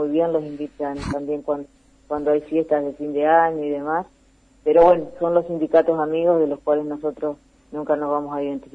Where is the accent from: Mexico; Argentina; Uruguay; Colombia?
Argentina; San Benito, Entre Ríos; yo justamente soy de San Benito, por eso te hablo en primera persona